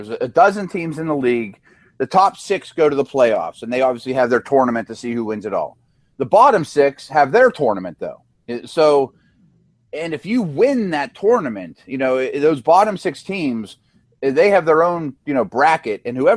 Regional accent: Pittsburgh, Pennsylvania, United States; My favorite tanking story ever, everyone knows I'm from Pittsburgh.

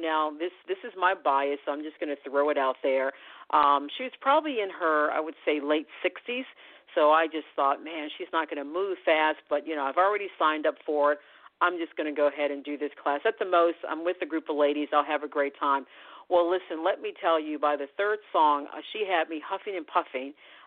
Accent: United States; I am American journalist

